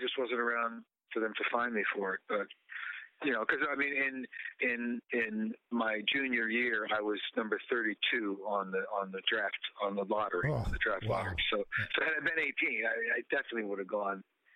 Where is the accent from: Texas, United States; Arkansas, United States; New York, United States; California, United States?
New York, United States; Brooklyn; also born or lived in Massachusetts; Well, I was born in Massachusetts and then raised in New York and then moved to Brooklyn. And I lived, basically grew up in Sheepshead Bay. I got married in Sheepshead Bay.